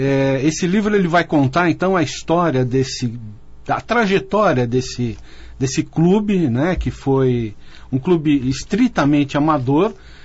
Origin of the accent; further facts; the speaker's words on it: São Paulo, Brazil; moved away as an adult; now in Campinas, Brazil; Como eu vim de São Paulo para cá, né, hoje eu me considero campineiro, porque eu estou aqui há vai fazer 30 anos